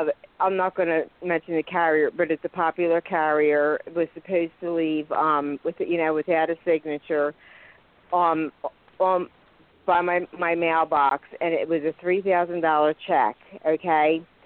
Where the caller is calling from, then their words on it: Pennsylvania, United States; I'm calling from Pennsylvania.